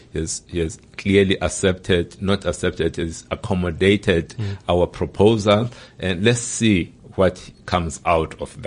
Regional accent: South Africa; Look, I must say, as a South African first, before being a leader, as a South African, I am concerned.

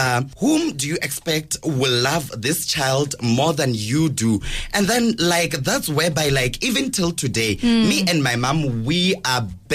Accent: South Africa; I'm proudly South African gay bottom man, full stop.

